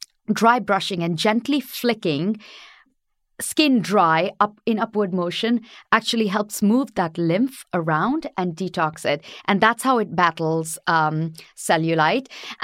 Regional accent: northern India, India; In India, in the northern part of India. A little bit, I lived a little bit away from my parents because where my parents grow, everything is very, very rural. So not very many people speak English.

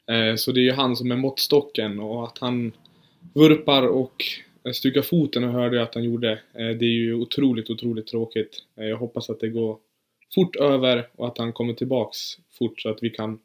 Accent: Dalarna County, Sweden; also born or lived in Germany; Jag är född i Tyskland faktiskt, men flyttade hit när jag var 4 år. Så jag har typ bott här hela mitt liv.

